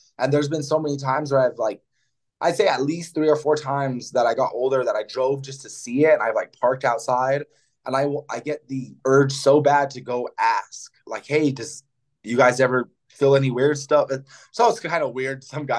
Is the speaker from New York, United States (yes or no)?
no; Albuquerque, New Mexico, United States; also born or lived in Santa Fe; I was born in Santa Fe, but when I was about 2 years old, me, my mom, and my older brother, who's 10 years older than me, we all moved to Albuquerque.